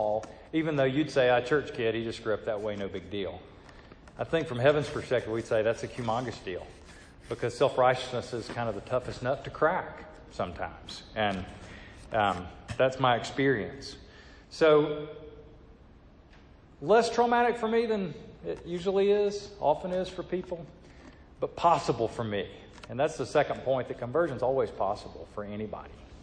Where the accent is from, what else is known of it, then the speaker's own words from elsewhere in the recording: Georgia, United States; I'm a Christian because I was raised by Baptists in Georgia.